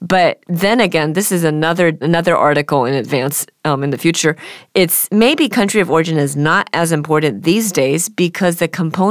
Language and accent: English; Canada; I am Canadian, but I did not live in Canada growing up.